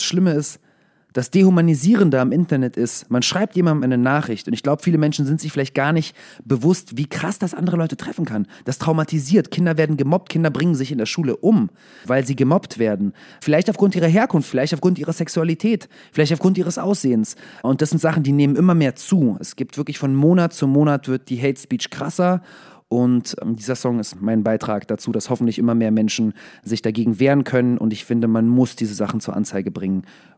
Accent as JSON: {"language": "German", "country": "Israel", "tie": "born or raised there", "said": "Meine Mutter lebt in Israel. Ich bin in Israel zum Teil aufgewachsen."}